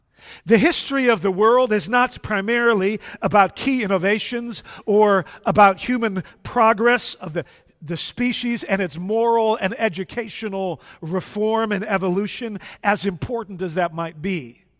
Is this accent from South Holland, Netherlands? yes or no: yes; The Hague, South Holland, Netherlands; In my hometown of The Hague, there are churches that have been abandoned by their members.